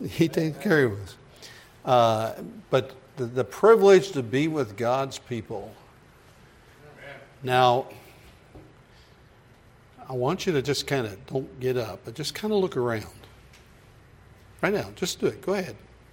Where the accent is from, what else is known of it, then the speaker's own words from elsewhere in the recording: United States; now in Brazil; Because I'm an American, everybody wants to take advantage of me.